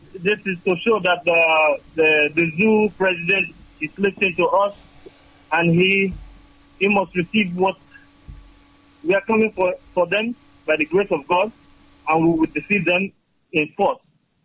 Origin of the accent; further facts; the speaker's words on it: Nkanu, Enugu State, Nigeria; Enugu State, Nkanu local government.